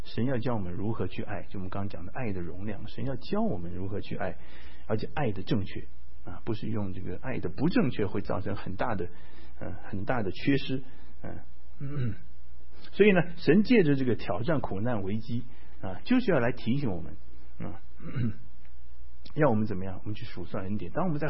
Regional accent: Taiwan; 因为像我们从台湾这个长大的话哈，我们过去在台湾长大

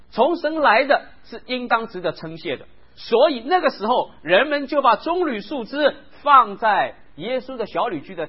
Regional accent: Shanghai, China; 我们上海人会叫他叫亚美小曲

